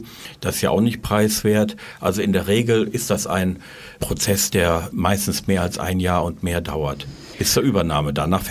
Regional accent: North Rhine-Westphalia, Germany; accent: Ruhr; Wie man meiner Sprache anhört, komme ich aus dem Ruhrgebiet.

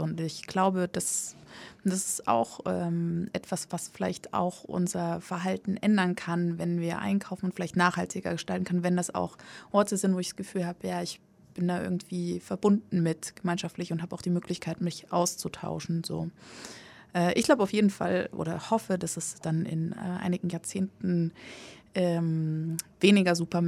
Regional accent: Saxony, Germany; ich komme ja aus Sachsen.

